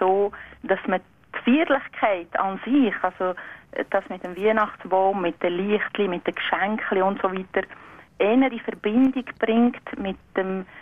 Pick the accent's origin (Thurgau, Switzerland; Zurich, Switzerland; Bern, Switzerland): Bern, Switzerland; Grindelwald; ich bin als Kind in Grindelwald aufgewachsen und habe den Brauch eigentlich schon als Kind aufgenommen.